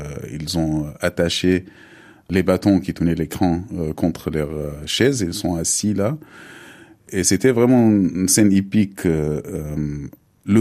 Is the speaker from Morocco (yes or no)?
no; Sudan; moved away; a vécu à la capitale, j'avais jamais vu de projection au Soudan dans mon enfance, même. Jusqu'au que j'ai quitté le Soudan, je n'avais jamais assisté à une projection.